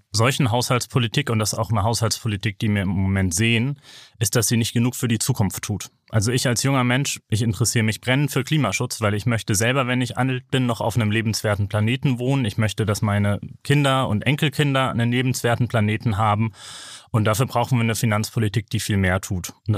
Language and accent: German; Bremen, Germany; Ich bin aus Bremen.